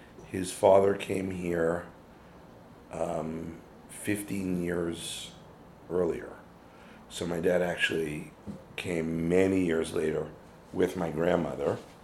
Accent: Rockaway Park, New York, United States; also born or lived in Brooklyn; after 9/11, it came down into Rockaway Park, about three blocks from where I grew up. And although I was born in Brooklyn and lived there till I was two or four or something like that.

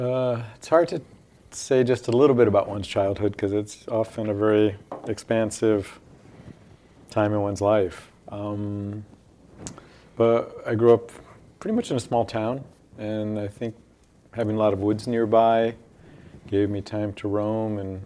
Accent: Norwich, Connecticut, United States; My folks like New York. We were about 2.5 hours away in Norwich, and so we'd come in a couple times a year, so I got exposed to the city at a young age

